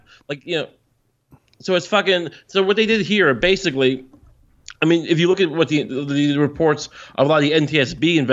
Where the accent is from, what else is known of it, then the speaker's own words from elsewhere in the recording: New York, United States; First of all, I'm from Long Island.